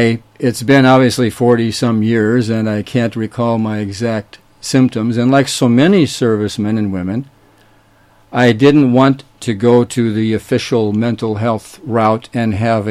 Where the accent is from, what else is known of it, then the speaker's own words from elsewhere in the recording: Minnesota, United States; As I mentioned, I was born and raised in Minnesota and entered the Air Force Academy in 1965